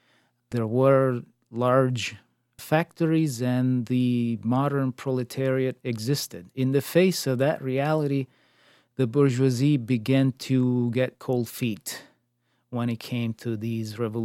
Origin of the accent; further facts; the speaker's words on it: Rome, Lazio, Italy; Rome, I'm from Rome